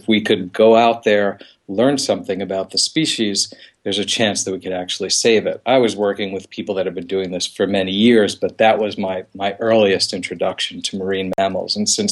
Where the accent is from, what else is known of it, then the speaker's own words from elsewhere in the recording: New York City, New York, United States; also born or lived in Long Island; Well, I grew up in Queens, New York City, and on Long Island, so I grew up close to the ocean.